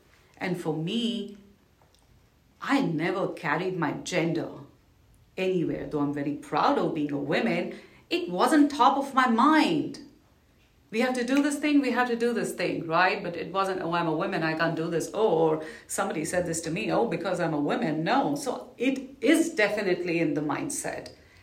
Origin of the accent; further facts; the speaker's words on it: India; I was navigating as a single woman, which is not very conventional growing up in India